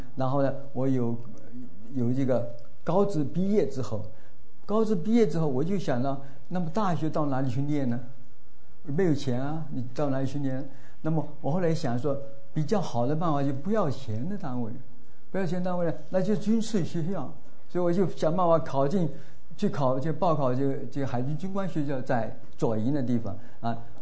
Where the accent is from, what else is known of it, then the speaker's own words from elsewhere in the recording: Fujian, China; 那孤儿院出生呢，你如果在大陆来的这个弟兄姐妹都会知道，福建有个三原县是吧